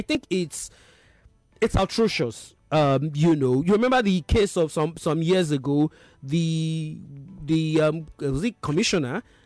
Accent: Imo, Nigeria; also born or lived in Lagos; He was transferred just before my third birthday to Imo State, so the family had to move to Imo State. And I literally grew up there, nursery, primary, secondary school.

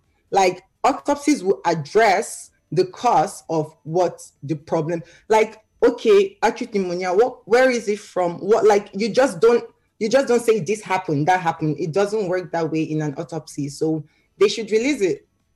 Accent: Delta, Nigeria; we're from Delta State. Like, so, like, that's our hometown. Like, we're from Niger Delta.

